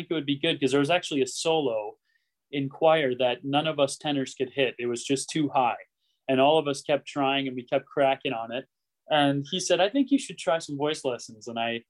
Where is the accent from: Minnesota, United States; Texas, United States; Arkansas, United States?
Minnesota, United States; Stillwater; I'm from Minnesota, Stillwater, Minnesota.